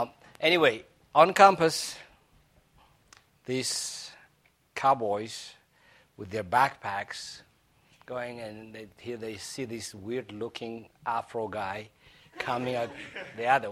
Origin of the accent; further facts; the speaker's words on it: Ethiopia; I was born and raised in Ethiopia. I came here to go to school, and the Lord called me into ministry.